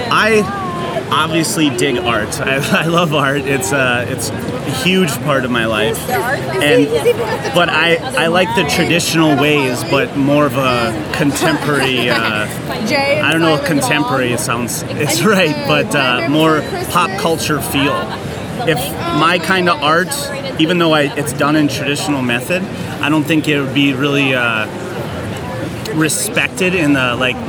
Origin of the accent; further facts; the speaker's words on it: Kenosha, Wisconsin, United States; I'm from Kenosha, Wisconsin.